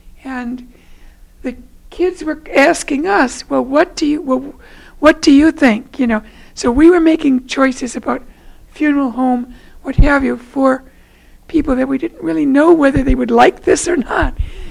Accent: Michigan, United States; We're from Michigan

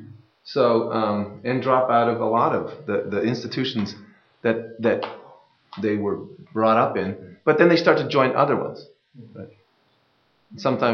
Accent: Canada; I'm Canadian. I'm actually a dual citizen

